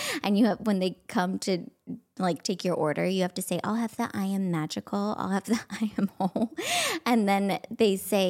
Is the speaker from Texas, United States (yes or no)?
yes; Texas, United States; Like I'm from Texas. I'm very Christian.